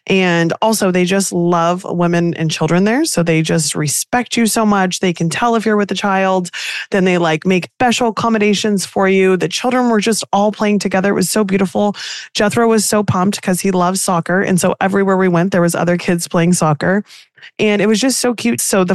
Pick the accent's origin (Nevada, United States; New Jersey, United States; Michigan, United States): New Jersey, United States; And we come from Jersey on the East Coast where coffee shops are open at 6 a.m.